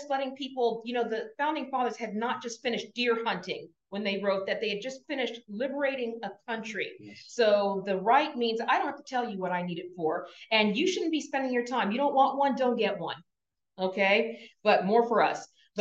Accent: Texas, United States; born there; also born or lived in North Carolina; I was born in Texas, but we spent a lot of time here.

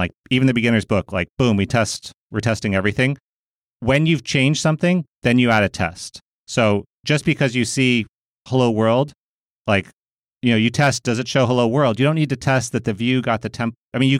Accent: United States; But, you know, I'm a American, you know, going to Django cons, right?

